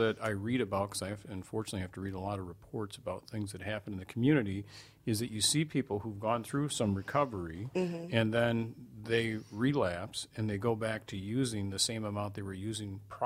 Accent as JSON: {"language": "English", "town": "Madison", "region": "Wisconsin", "country": "United States", "tie": "born or raised there", "said": "You know, and I grew up in Madison. If it was here, I wasn't aware of it."}